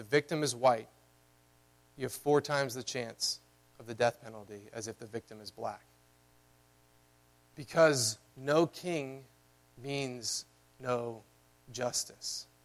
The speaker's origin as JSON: {"language": "English", "region": "the South", "country": "United States", "tie": "born or raised there", "said": "I grew up in the South"}